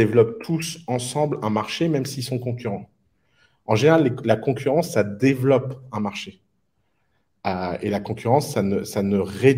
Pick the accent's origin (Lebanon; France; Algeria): Lebanon; Moi, je viens du Liban.